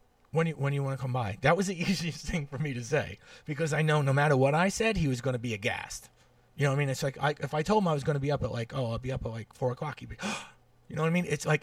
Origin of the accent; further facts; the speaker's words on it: Brooklyn, New York, United States; I'm from Brooklyn.